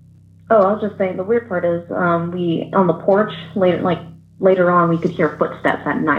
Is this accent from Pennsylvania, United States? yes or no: no; Fort Worth, Texas, United States; I'm from Fort Worth, Texas.